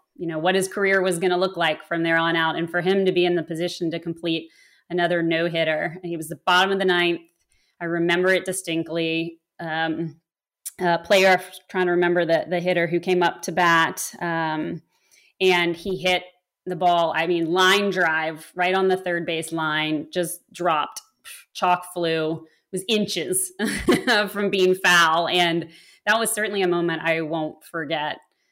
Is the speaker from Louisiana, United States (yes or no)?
yes; New Orleans, Louisiana, United States; now in Austin, United States; Yes, born and raised in New Orleans, loved having grown up there. And in fact, I grew up across the street from the Mannings.